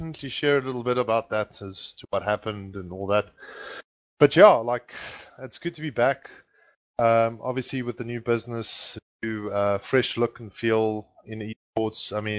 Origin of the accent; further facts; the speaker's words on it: Fish Hoek, Western Cape, South Africa; because I'm originally from Cape Town, born and bred in Fishhook, where Beetle's from.